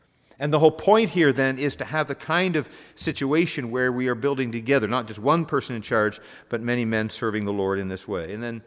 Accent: Corunna, Ontario, Canada; Chemical Valley, as it's called, but I grew up in Corunna.

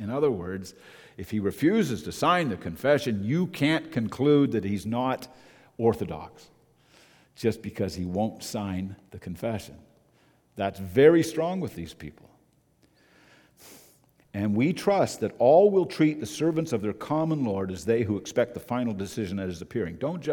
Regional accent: Moncton, New Brunswick, Canada; born there; Anybody here from New Brunswick? No, I am. I was born in Moncton, New Brunswick.

